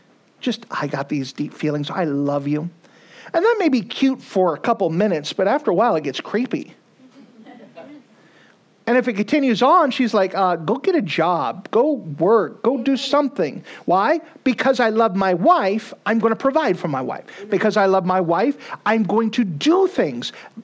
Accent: United States; We've had worse days. We're just American spoiled.

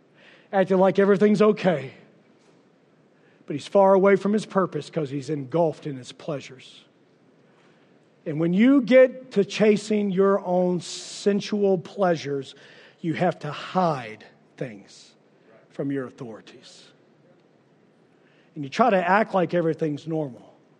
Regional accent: Kentucky, United States; I grew up in Kentucky, and every now and then you'd have what we call the paddy wagon.

